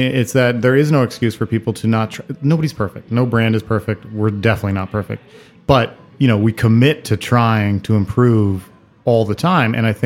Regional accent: Taiwan; now in United States; I was raised in Taiwan. You know, born and raised there. My mother's from New Zealand. My father's from Israel. I came and studied in the United States.

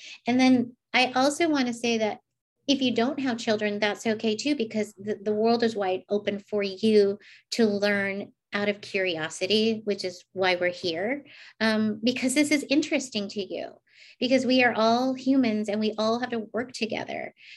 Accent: United States; I was raised in an Asian home. And so I am an American fourth generation

